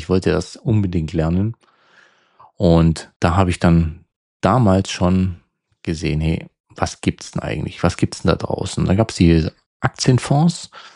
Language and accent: German; Germany; Und das als für mich als Deutscher mit Sicherheitsdenken war das ein Unding.